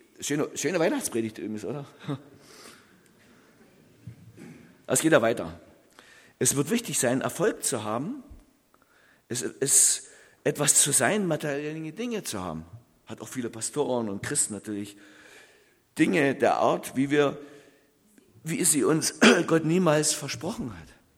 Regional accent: Taubenheim, Saxony, Germany; In Taubenheim, in meinem Heimatort, die Kirche, die ich sehr liebe, wo ich groß geworden bin

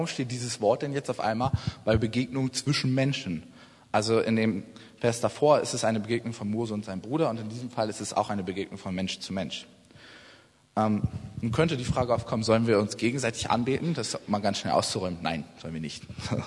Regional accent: Güstrow, Mecklenburg-Vorpommern, Germany; Ich habe letztes Jahr bei uns in Güstrow, das ist 30 Kilometer, da komme ich ursprünglich her

